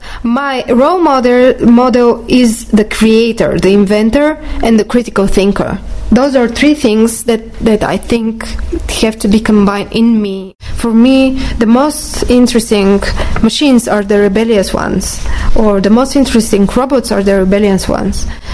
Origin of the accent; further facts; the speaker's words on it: Bulgaria; English is a second language; I'm from Bulgaria, and I work both in Bulgaria and the United States.